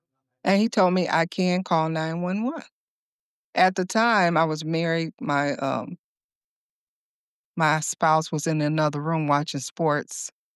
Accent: Gary, Indiana, United States; Like, we would have, like, tornadoes, and I'm from Gary, Indiana.

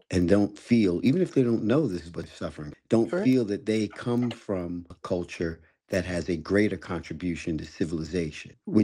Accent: New York, United States; I'm 65, so I was born in 1960, so 6 years after you, right, but came through the 60s, remembering it. Born and raised in Harlem, so I saw a lot of change.

